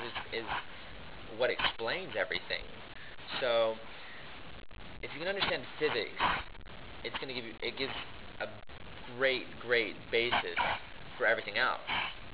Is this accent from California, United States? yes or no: yes; California City, California, United States; also born or lived in Ramstein; I'm from California City, California. And I also spent some of my younger years in Ramstein, Germany.